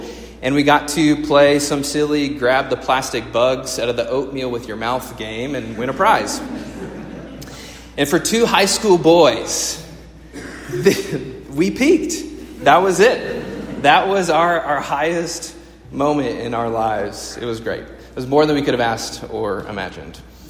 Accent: Greensboro, North Carolina, United States; In my senior year of high school, my hometown built a new minor league baseball stadium. The Greensboro Grasshoppers, ferocious. It was actually a really nice state, or is still a really nice stadium with a kind of downtown view of, you know, a little small city, Greensboro.

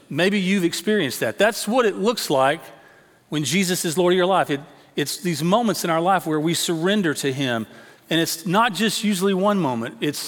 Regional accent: Tyler, Texas, United States; I grew up over in Tyler, as some of you know.

